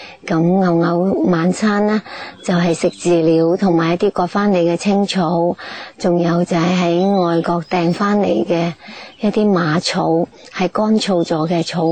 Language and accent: Cantonese; China; 我们中国人用耕田牛已经有很久的历史